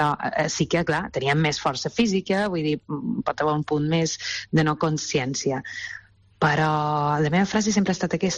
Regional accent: Balearic Islands, Spain; now in Barcelona, Spain; som mallorquina, per tant, jo visc aquí a Barcelona, els meus germans viuen a Mallorca

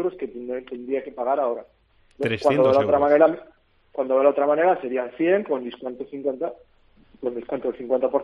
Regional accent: Galicia, Spain; now in Mallorca, Spain; Yo soy un gallego aquí afincado en Mallorca.

